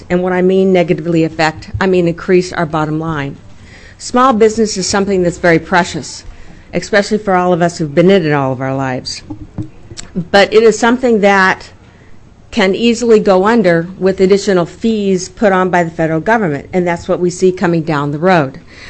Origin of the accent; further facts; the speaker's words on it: Juneau, Alaska, United States; I'm from Juneau, Alaska.